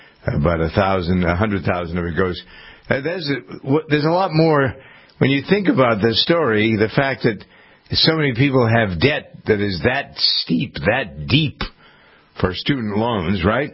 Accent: Framingham, Massachusetts, United States; something from Framingham, my hometown

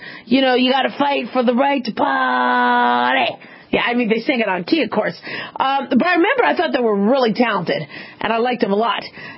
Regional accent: Phoenix, Arizona, United States; And, you know, I grew up in Phoenix, so it was really, really hot.

